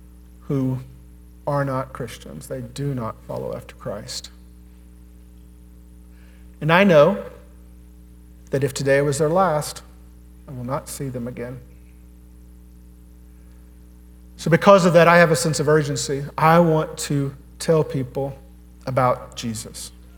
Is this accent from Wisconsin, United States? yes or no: no; Dickson, Tennessee, United States; Dixon's home. I grew up in Dixon. Went to high school in Dixon. I am a Cougar. This is pre-Creekwood, so no judgment. This is home.